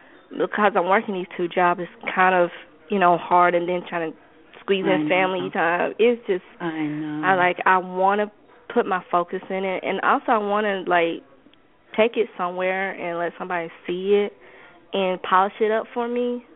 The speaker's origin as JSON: {"language": "English", "region": "Georgia", "country": "United States"}